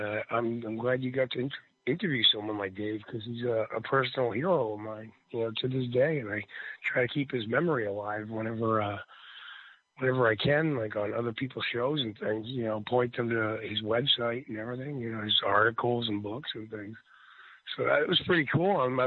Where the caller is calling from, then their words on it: Massachusetts, United States; from Massachusetts.